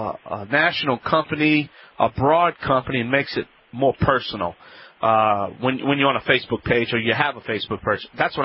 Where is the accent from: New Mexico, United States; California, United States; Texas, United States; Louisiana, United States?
Louisiana, United States; from the Bayou Land